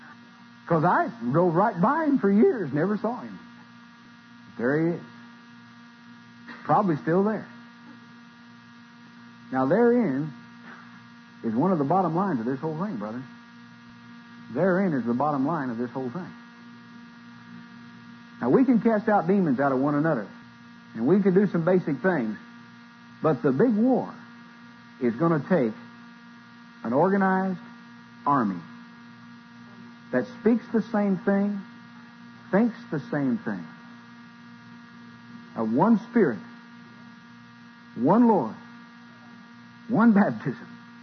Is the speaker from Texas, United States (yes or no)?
no; Illinois, United States; When I went back up to Illinois to my home state for the first time, I was leaving my hometown going on up to preach at Hegwich.